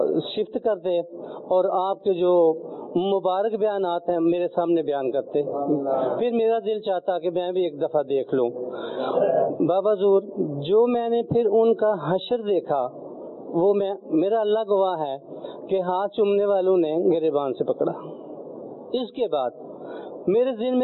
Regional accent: Lahore, Punjab, Pakistan; میں لاہور سے آیا ہوں میں چشتی سلسلے میں بیٹھا

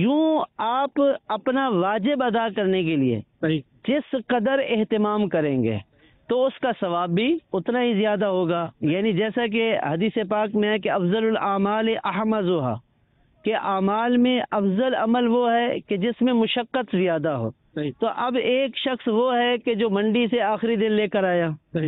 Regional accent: Punjab, Pakistan; میرا تعلق صوبہ پنجاب کونسا شریف سے ہے.

